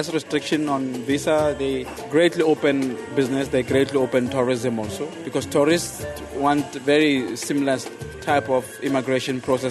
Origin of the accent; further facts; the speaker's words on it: South Africa; I have a South African passport because I'm South African.